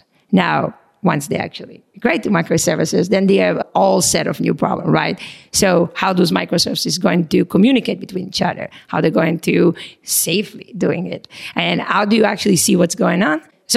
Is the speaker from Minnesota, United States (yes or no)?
no; Boston, Massachusetts, United States; accent: Israeli and Boston; specifically because I'm from Boston, I tried to do it on the East Coast.